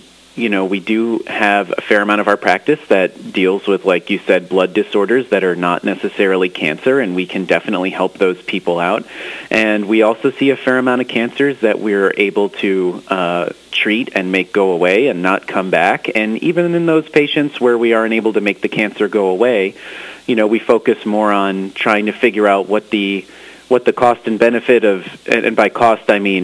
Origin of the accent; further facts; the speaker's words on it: Connecticut, United States; I grew up in Connecticut. They're buried in snow right now.